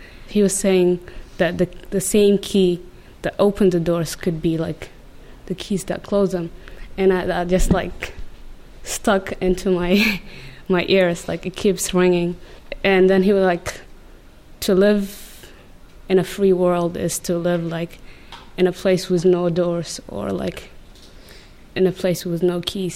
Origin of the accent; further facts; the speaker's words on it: Sudan; I'm 18 years old. I'm from Sudan.